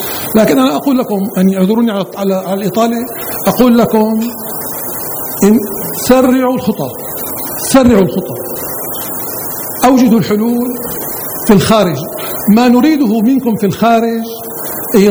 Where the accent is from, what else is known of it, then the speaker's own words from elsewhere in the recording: Damascus, Damascus Governorate, Syria; أنا من دمشق. في دمشق لم يكن هناك إطلاق رصاص مطلقا